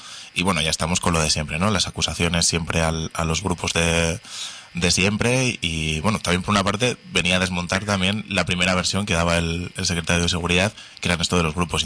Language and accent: Spanish; Burgos, Castile and León, Spain; los que somos de Burgos o conocemos su realidad, es siempre que pasa algo en esta ciudad